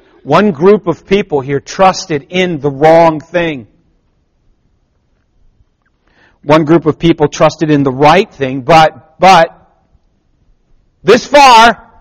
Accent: United States; I mean, I am an American.

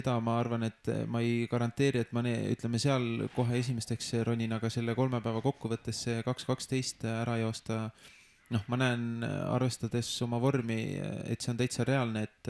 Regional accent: Tartu, Tartu County, Estonia; ja Tartus käisin ülikoolis, et ikkagi enamus elu ikkagi elanud Tartu maal või Tartus, et seal kandist olen ka pärit.

